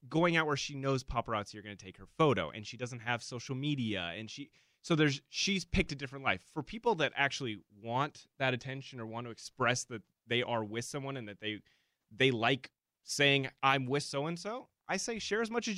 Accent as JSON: {"language": "English", "town": "Anaheim", "region": "California", "country": "United States", "said": "And I teamed up with Visit Anaheim, and because I'm from Anaheim"}